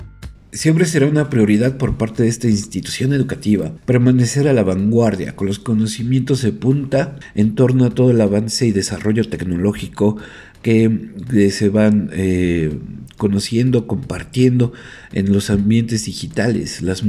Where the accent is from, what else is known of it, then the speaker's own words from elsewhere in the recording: Hidalgo, Mexico; Yo soy el periodista hidalguense